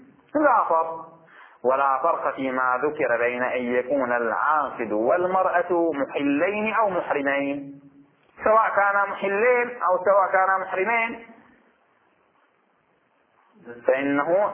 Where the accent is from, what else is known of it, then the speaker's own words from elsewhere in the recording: Bahrain; خب إحنا عندنا في البحرين شيء نسميه خطوبة